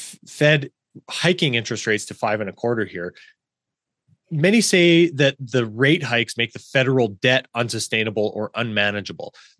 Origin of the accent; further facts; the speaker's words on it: Canada; You know, I'm from Canada